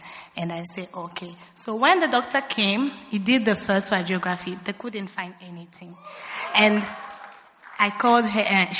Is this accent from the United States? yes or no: no; Kinshasa, DR Congo; I'm from Congo, DRC, Kinshasa, precisely.